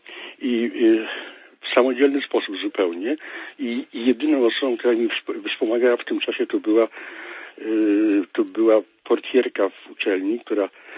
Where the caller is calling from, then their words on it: Kraków, Lesser Poland, Poland; z Krakowa